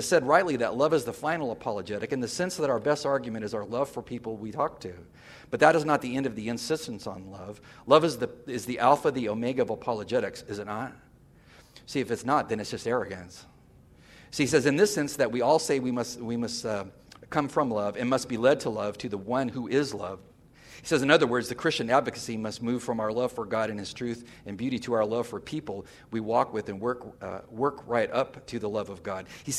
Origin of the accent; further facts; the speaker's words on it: California, United States; moved away as an adult; I'm from California. I get this notion. That is my entire state. I lived there 50 years before I moved to the East Coast